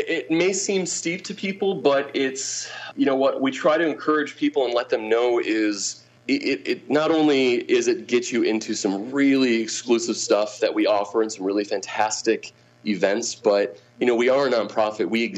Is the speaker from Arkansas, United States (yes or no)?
no; Grand Rapids, Michigan, United States; I mean, again, I'm from Grand Rapids, born and raised.